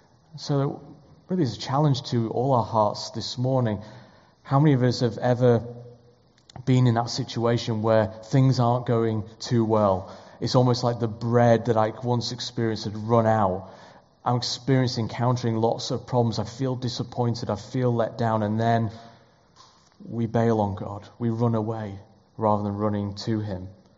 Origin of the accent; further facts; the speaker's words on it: Yorkshire and the Humber, United Kingdom; And as a Yorkshireman, growing up, I always had a slice of bread with every meal.